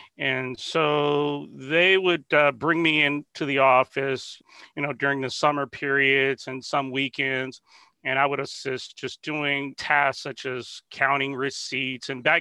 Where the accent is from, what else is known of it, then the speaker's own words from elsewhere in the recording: Compton, California, United States; although I grew up in Compton, California, my mom, she didn't allow me to go to school in the area just because I guess at that time the school systems weren't good.